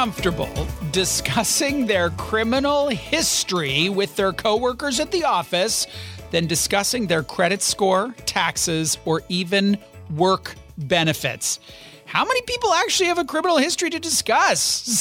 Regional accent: Canada; We're Canadian.

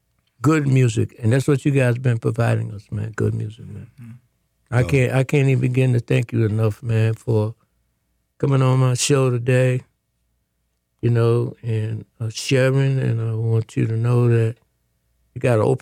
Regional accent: Boston, Massachusetts, United States; It's more to being a Bostonian than wearing a baseball cap.

